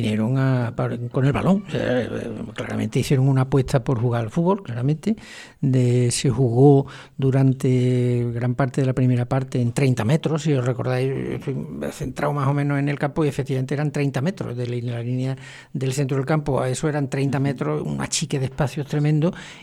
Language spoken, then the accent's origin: Spanish; Córdoba, Andalusia, Spain; born there; also born or lived in Lucena; ser cordobés lucentino. Efectivamente, soy cordobés de nacimiento y lucentino por convencimiento